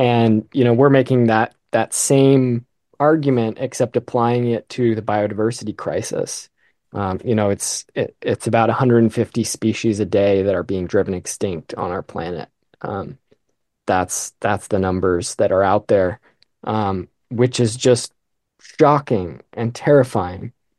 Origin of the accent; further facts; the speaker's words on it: Seattle, Washington, United States; I grew up in Seattle, and the American robins were in my backyard of my childhood home every day.